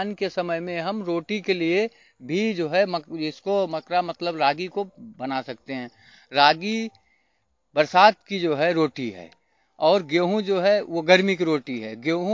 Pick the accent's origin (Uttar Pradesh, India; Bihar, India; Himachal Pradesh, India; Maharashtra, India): Uttar Pradesh, India; Baharpur; मैं ग्राम सभा बाहरपुर अयोध्या का निवासी हूँ।